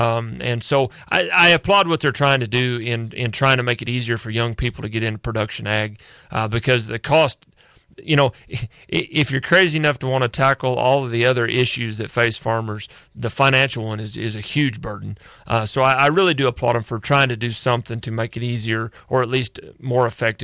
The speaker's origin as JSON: {"language": "English", "region": "Missouri", "country": "United States", "said": "You know, I'm originally from Missouri"}